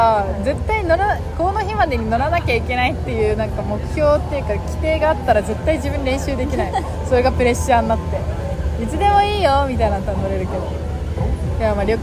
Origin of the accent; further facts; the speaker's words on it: Shizuoka, Japan; 私静岡県で育ったんですけど、静岡県ってすごい坂が多いんですよ、うん、山道というか、